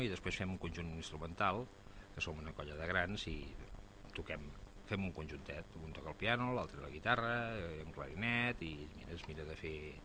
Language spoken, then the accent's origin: Catalan; Prades, Catalonia, Spain; now in L'Espluga de Francolí, Spain; jo sóc fill de Prades, estic casat aquí a l'Espluga i vic aquí a l'Espluga en aquests moments.